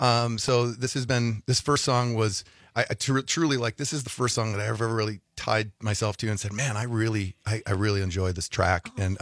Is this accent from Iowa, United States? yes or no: no; Green Bay, Wisconsin, United States; I want to pay homage and a nod to my beautiful Ellie and to my family. We're from Green Bay.